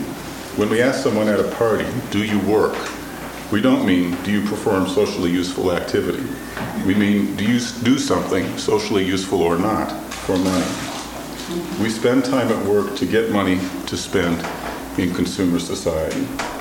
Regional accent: United States; since I am an American, I am the subject for study

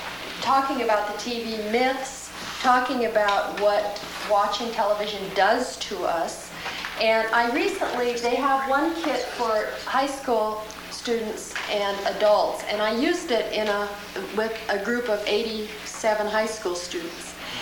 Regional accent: Portland, United States; Well, I'm from Portland.

